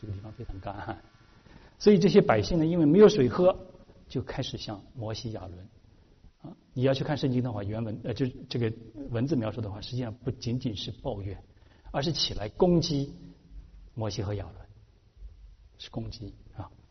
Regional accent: China; 我们中国人说怒发冲冠，那是个身体上面的一个表达

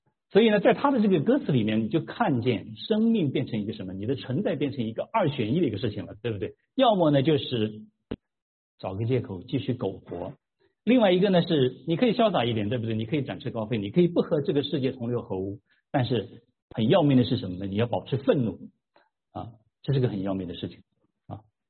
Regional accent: China; 大家知道啊，我们中国人很多人爱喝茶

